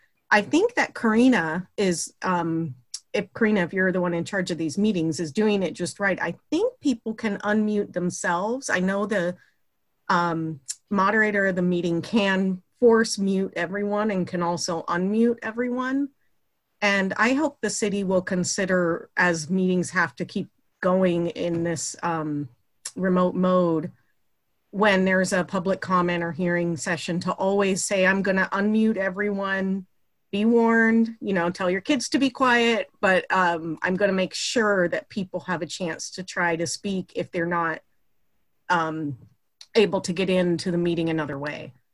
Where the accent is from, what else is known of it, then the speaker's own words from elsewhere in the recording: Black Diamond, Washington, United States; now in Bellevue, United States; I live in Bellevue, and I grew up in Black Diamond, went to Black Diamond Elementary, Enumclaw Junior High, and Enumclaw High School.